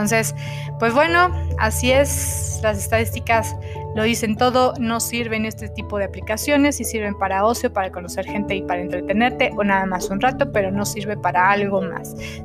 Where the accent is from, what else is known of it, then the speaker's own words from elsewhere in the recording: Mexico; yo soy aquí de México, entonces creo que en otros países se maneja de distinta forma.